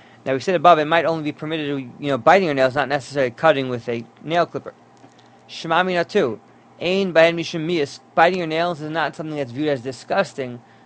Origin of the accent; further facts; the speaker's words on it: Teaneck, New Jersey, United States; And I know growing up in Tinek, we had women in the base medrash sometimes